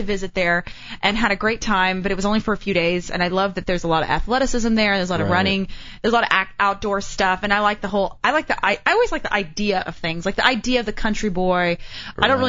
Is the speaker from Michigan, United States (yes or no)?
no; Texas, United States; Growing up in Texas, it was sports or nothing.